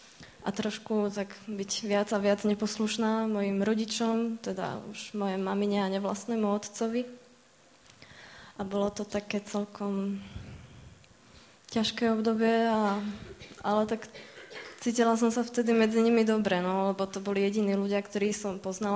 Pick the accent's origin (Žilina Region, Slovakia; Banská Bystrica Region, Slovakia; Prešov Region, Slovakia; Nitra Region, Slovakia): Nitra Region, Slovakia; Topoľčany; also born or lived in Moravské Lieskové; Ja pochádzam z Topolčian. Tam som sa narodila. Mám aj staršieho brata. Keď som mala nejakých tých 9 rokov, tak sa moji rodičia rozviedli. My sme sa odsťahovali do Moravského Lieskového, k našej babičke.